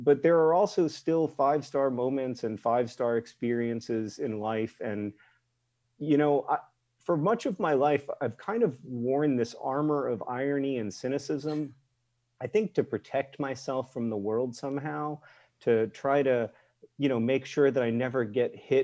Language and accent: English; Indianapolis, Indiana, United States; Indianapolis is objectively not a great city, but it's my hometown and I love it very, very much.